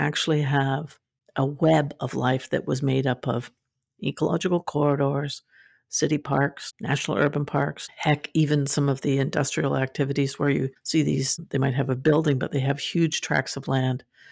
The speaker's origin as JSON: {"language": "English", "town": "London", "region": "Ontario", "country": "Canada", "tie": "born or raised there", "said": "If you're in London, Ontario, you can go for, like I grew up in London, and you can go for a walk."}